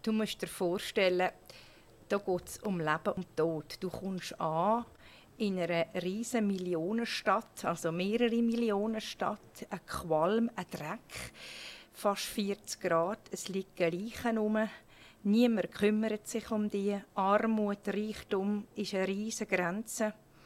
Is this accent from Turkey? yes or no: no; Switzerland; Ich komme aus der Schweiz